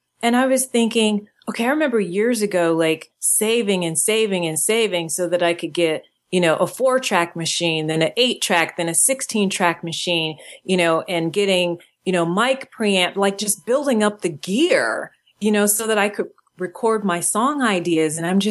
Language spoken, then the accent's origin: English; Michigan, United States; she's from Detroit, Michigan. I'm from Michigan. And there was always that bit of pride that she came from Michigan